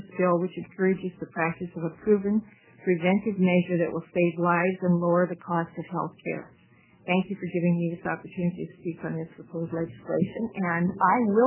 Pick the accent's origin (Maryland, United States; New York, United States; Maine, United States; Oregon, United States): Oregon, United States; Roseburg; from Roseburg, and I left Roseburg at 5:30 this morning to be at this hearing